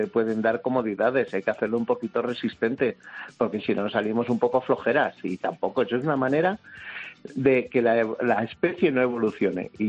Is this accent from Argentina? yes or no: no; Castile and León, Spain; los que somos castellano-leoneses y somos un poco más ásperos